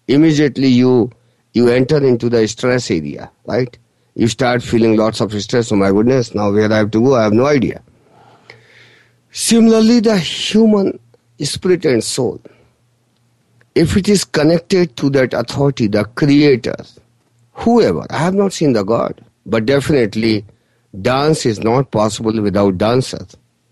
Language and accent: English; India; English is a second language; moved away as an adult; now in United States; I was born and brought up in India, but at the age of 32, when I got that guidance from the universe that you have completed your journey in this country, in India, now you have to go to US